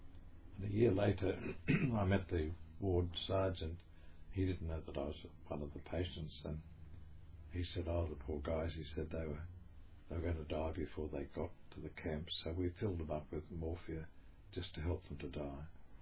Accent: Australia; I said, "No, I'm Australian."

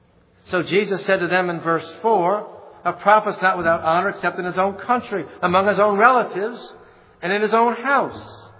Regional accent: Metairie, Louisiana, United States; Now, I grew up in Metairie, and when I was a little boy in the summertime, I didn't like to wear shoes and probably didn't.

